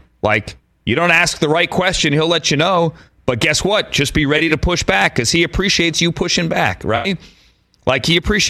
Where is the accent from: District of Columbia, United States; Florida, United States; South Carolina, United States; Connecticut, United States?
District of Columbia, United States; Washington; Kansas a one seed against Howard from my hometown